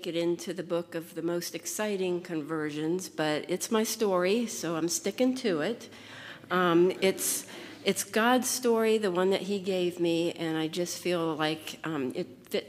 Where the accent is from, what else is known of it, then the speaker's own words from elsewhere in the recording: Dayton, Ohio, United States; So I grew up in Dayton. I have one sister who's 3 years younger than me.